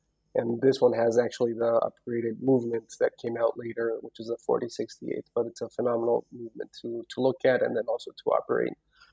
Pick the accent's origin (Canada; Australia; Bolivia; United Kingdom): Bolivia; moved away as an adult; now in Boston, United States; so I was born and raised in Bolivia, and then afterwards ended up coming to the U.S. for college, and then basically life happened, and ended up staying and locating here in Boston, Massachusetts, where I've been residing for a while now. I'd say over, 13 years, 14 years now.